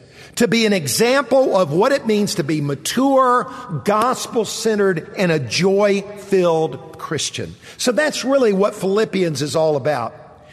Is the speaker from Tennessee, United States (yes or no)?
no; Columbia, South Carolina, United States; I grew up in Columbia, not far from here, and as a kid growing up, I didn't realize it at the time, but my dad used to take me to the Masters.